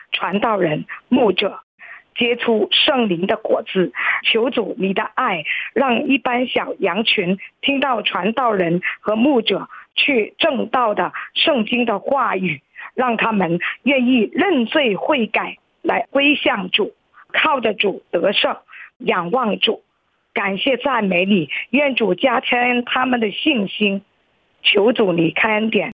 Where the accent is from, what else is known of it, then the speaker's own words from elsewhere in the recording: Guangzhou, Guangdong, China; 各位听众，大家好，我是广州的